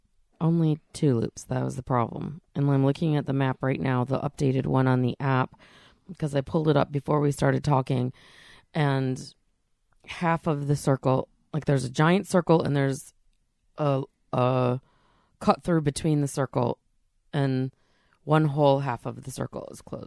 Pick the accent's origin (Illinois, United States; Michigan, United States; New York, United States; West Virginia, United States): Michigan, United States; also born or lived in North Carolina; used to the trees that we have even growing up in Michigan and in the mountains of North Carolina.